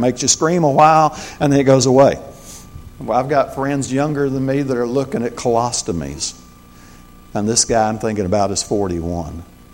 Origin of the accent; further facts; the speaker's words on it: Arkansas, United States; I'm from Arkansas, and I want to put my bare feet on the golden street.